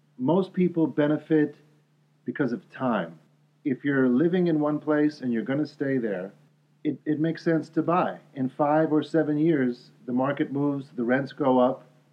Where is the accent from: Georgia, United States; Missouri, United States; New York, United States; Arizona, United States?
New York, United States; Brooklyn; I'm born and raised in Brooklyn.